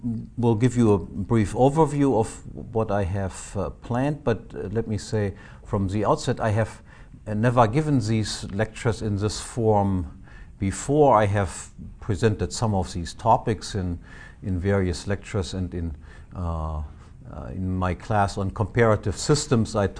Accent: Northern Germany, Germany; accent: Northern German; first language German; English is a second language; My accent is quite different from Mises's. I come from Northern Germany, and in Northern Germany we speak correct German.

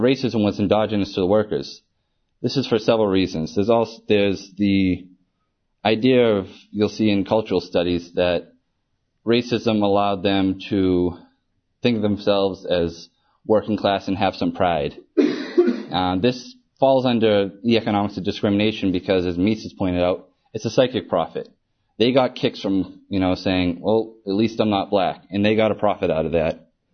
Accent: Massachusetts, United States; I'm from University of Massachusetts. I was born and raised there

